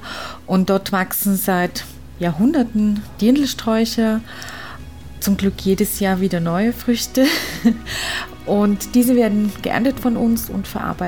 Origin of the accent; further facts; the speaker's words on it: Annaberg-Buchholz, Saxony, Germany; now in Austria; Ja, ich komme ursprünglich aus Sachsen, aus dem Erzgebirge, Annaberg-Buchholz, ehemalige DDR.